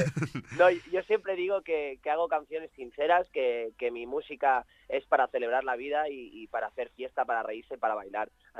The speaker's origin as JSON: {"language": "Spanish", "town": "Murcia", "region": "Region of Murcia", "country": "Spain", "said": "Yo vengo de Murcia, en realidad, mi familia es de Murcia y me siento, tengo mucha familia ahí, me siento como en casa y es un lujazo volver a Murcia, a mi tierra, ¿no? También, mi segunda tierra."}